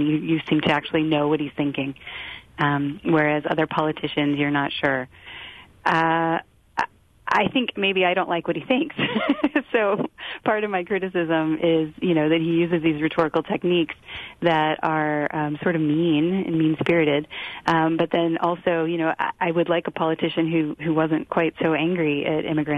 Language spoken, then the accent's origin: English; Michigan, United States; I grew up in the Detroit suburbs. My whole family worked in the auto industry.